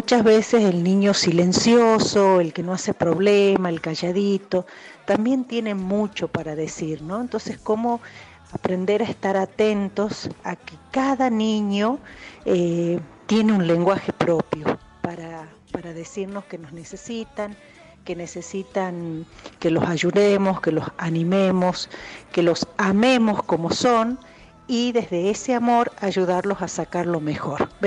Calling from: Tucumán, Argentina; de Tucumán.

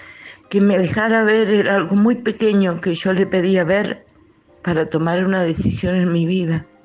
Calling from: San Juan, Argentina; de San Juan.

